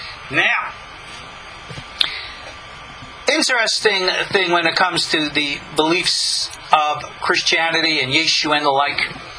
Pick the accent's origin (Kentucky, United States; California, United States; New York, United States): New York, United States; I was victimized by a terrible evangelical group in my hometown on Long Island.